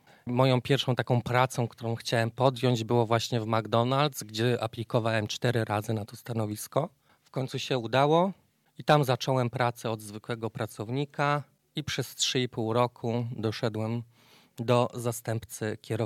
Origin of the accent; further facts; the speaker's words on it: Jelenia Góra, Lower Silesian Voivodeship, Poland; przeprowadziliśmy się na Zabobrze, na ulicę Działkowicza, gdzie właśnie ja się urodziłem, bo urodziłem się w domu.